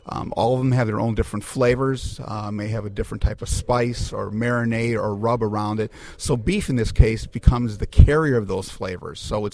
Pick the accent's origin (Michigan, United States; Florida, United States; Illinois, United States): Illinois, United States; Chicago; You know, I'm from Chicago, and we talk about the slider, which is the White Castle hamburger, a small burger.